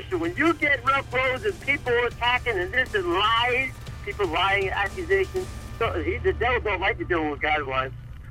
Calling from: Phoenix, Arizona, United States; Phoenix, Arizona.

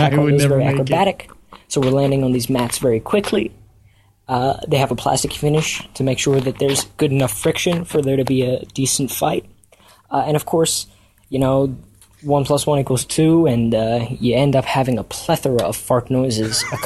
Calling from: Washington, District of Columbia, United States; from Washington, D.C., and I have a story for you guys.

